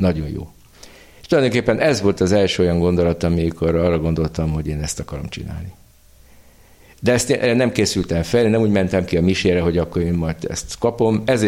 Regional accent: Székesfehérvár, Fejér, Hungary; Meg gyerekkoromban is így nőttem fel. Hát Fehérváron, ami egy 60-70 ezer város volt, voltunk 15-16-an iskola hittára beiratva.

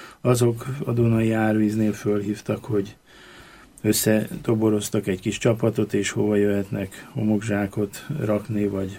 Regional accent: Győr-Moson-Sopron, Hungary; valóban ott a Szigetközi egyik kis falujában volt származom, és ott élnek még a rokonaim is.

